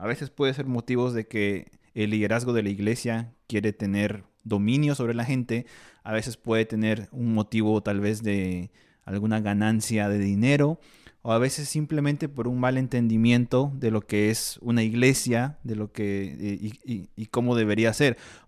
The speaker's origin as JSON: {"language": "Spanish", "country": "Peru", "said": "Hay una iglesia que es del país de donde yo soy. No sé exactamente cuál es el nombre, pero todos los conocemos en Perú como los israelitas"}